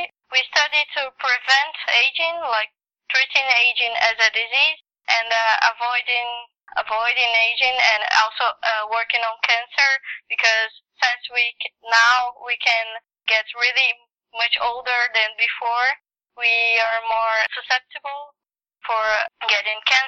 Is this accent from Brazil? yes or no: yes; Brazil; English is a second language; I'm from Brazil, so I have a lot of sun rays.